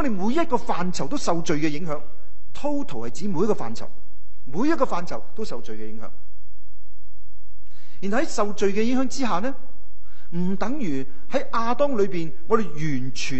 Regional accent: China; 用我们中国人很诚实讲一句话，圣人都有错

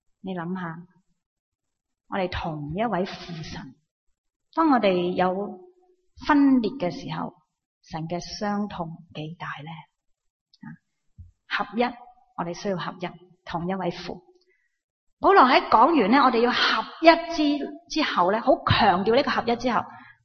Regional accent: China; 我哋中国人有句说话，十只手指都有长短啊，系嘛？

